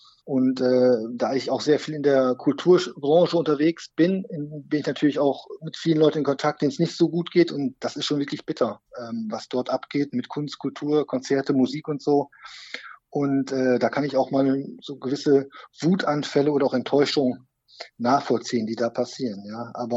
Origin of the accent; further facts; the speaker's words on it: Lower Saxony, Germany; born there; now in Neidenstein, Germany; ich komme gebürtig aus Niedersachsen eigentlich und bin damals auch schon mit unserem Fußballverein damals in der Jugend öfters mal zum Bökelberg gefahren. Und jetzt hier im Kraichgau, also zwischen Sinsheim und Heidelberg gelegen, im kleinen Ort Neidenstein